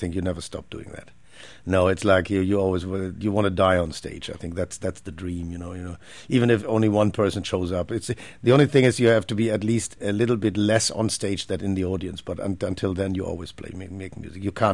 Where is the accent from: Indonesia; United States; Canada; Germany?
Germany; In my hometown, there was a very famous theater in Germany.